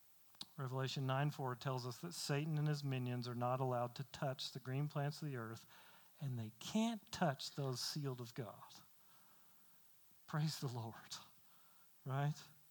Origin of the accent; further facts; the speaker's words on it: the South, United States; I can't say that because I'm from the South.